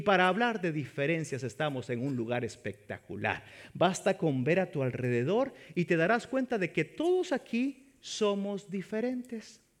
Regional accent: El Salvador; born there; also born or lived in Mexico; Nací en El Salvador, luego me fui a México y aprendí la cultura mexicana.

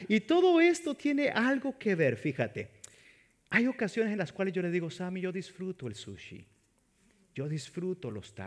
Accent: El Salvador; born there; also born or lived in Mexico; Nací en El Salvador, luego me fui a México y aprendí la cultura mexicana.

